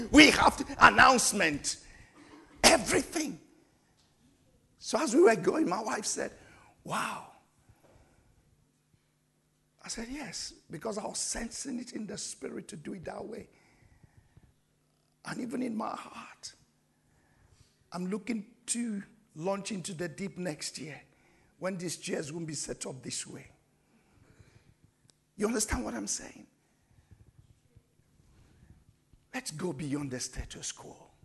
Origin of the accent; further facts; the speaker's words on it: Nigeria; English is a second language; I said, I'm African. I'm from Nigeria.